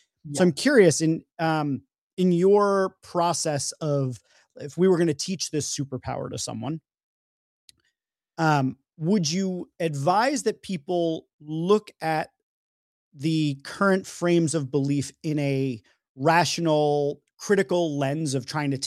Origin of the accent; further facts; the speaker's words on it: New York, United States; I mean, I'm from New York, so like pizza is just life.